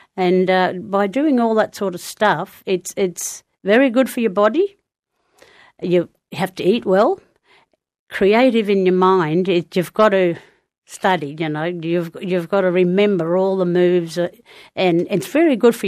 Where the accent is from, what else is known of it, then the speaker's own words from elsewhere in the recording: Mount Isa, Queensland, Australia; I grew up in Mount Isa